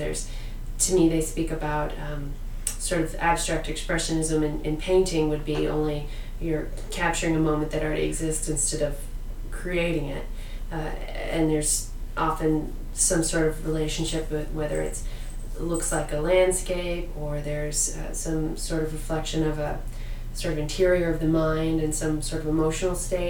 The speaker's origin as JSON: {"language": "English", "town": "Austin", "region": "Texas", "country": "United States", "tie": "born or raised there", "also_born_or_lived": "Oklahoma City", "said": "Born and raised in Austin, Texas. I did live in 2 years in Oklahoma City, interim while my husband was teaching at another place."}